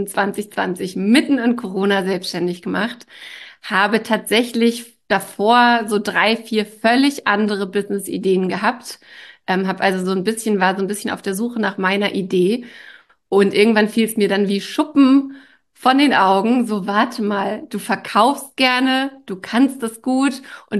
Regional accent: Mecklenburg-Vorpommern, Germany; Also ich bin in der Nähe von Rostock aufgewachsen. Ich habe in Flensburg studiert, in Hamburg gelebt

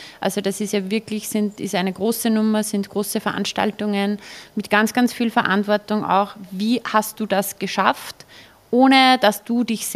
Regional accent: Sierning, Upper Austria, Austria; ich komme ja aus Oberösterreich, aus Sierning, jetzt auch vom Land.

